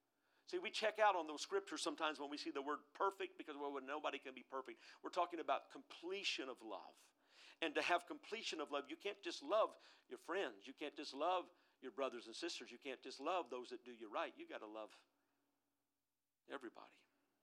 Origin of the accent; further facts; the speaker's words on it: United States; Before I'm an American, I am a Christian.